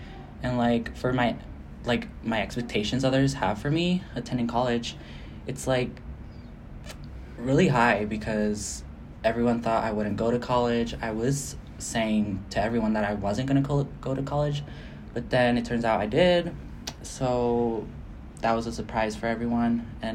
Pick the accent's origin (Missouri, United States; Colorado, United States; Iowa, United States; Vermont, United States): Colorado, United States; Granby; I am from Granby, Colorado.